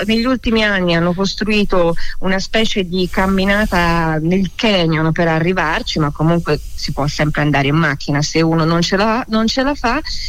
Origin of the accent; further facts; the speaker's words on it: Trentino-Alto Adige, Italy; also born or lived in Florence; Io sono fiorentina, in realtà sono nata a Firenze, sono fiorentina, però appunto molto legata a queste terre dove appunto mi hanno portato che avevo solo 6 giorni.